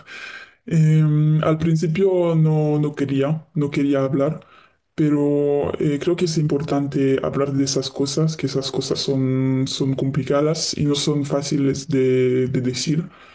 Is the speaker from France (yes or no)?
yes; Paris, Île-de-France, France; now in Madrid, Spain; De París.